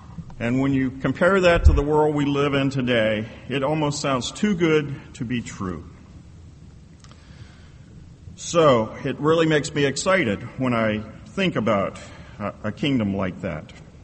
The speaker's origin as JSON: {"language": "English", "region": "Pennsylvania", "country": "United States", "said": "As he said, I'm from Pennsylvania, actually from central Pennsylvania, where there's mountains and valleys."}